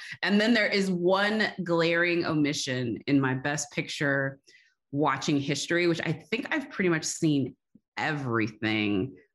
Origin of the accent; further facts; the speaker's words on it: Austin, Texas, United States; now in Los Angeles, United States; I came from Texas, and out here in California, one of the three things I liked when I made the very stupid, and it seems the only, decision to move from Austin, Texas to Los Angeles